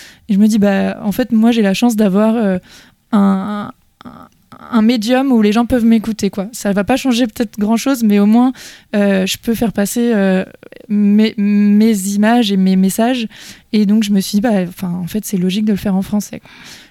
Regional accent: England, United Kingdom; En plus, j'ai le droit de chanter en anglais parce que je suis anglaise.

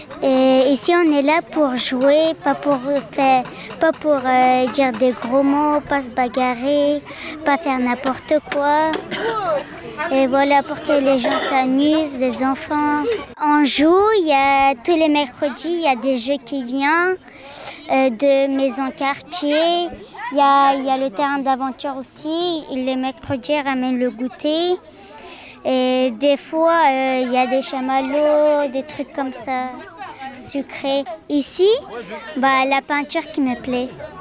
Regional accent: Afghanistan; j'ai 12 ans, je viens d'Afghanistan.

